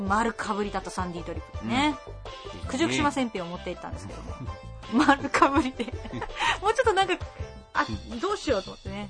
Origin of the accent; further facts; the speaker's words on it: Sasebo, Nagasaki, Japan; もう私たちは佐世保出身で、佐世保観光ふるさと大使ですので、